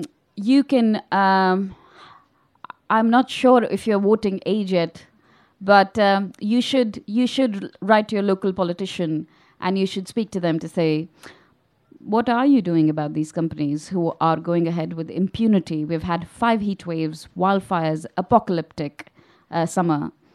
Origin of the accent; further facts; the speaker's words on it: Delhi, India; if I give the example of where I grew up in Delhi